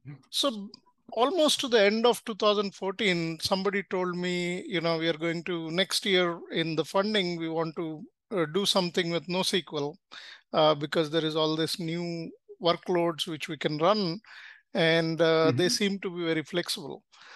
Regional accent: India; I'm originally from India.

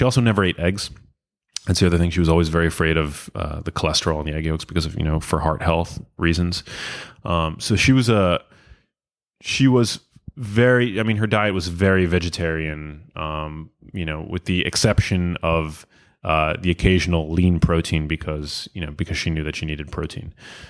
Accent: New York City, New York, United States; We grew up in New York City.

